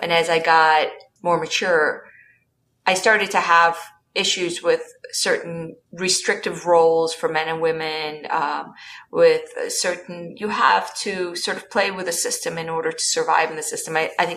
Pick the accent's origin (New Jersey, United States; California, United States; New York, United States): New York, United States; Kiryas Joel; I grew up in a very insular community.